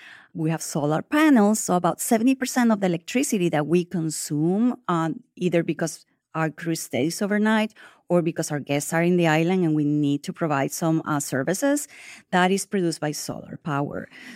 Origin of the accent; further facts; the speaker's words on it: Venezuela; I'm originally from Venezuela